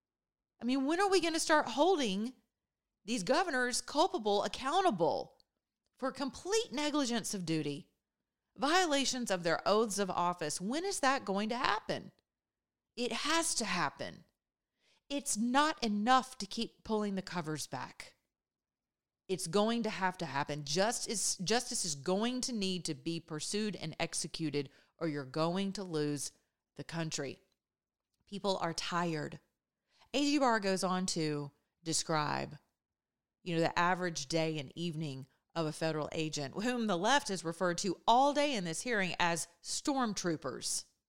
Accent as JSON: {"language": "English", "country": "United States", "said": "It embarrassed me as an American citizen."}